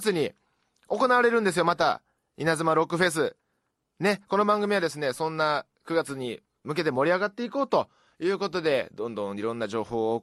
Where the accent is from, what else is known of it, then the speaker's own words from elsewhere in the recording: Otsu, Shiga, Japan; 私はですね、この滋賀県出身、大津市出身でですね